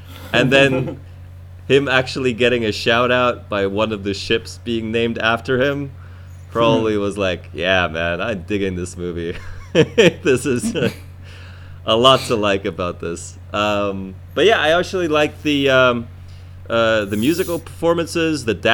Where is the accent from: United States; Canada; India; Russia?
Russia; English is a second language; I even knew some of the lines from this movie without ever having watched it, just by growing up in Russia.